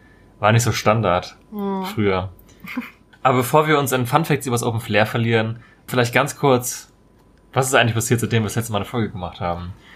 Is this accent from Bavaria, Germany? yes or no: no; Marburg, Hesse, Germany; Das ist in Eschwege, das ist relativ nah an meiner Heimatstadt eigentlich. Komme ursprünglich aus Marburg in Hessen.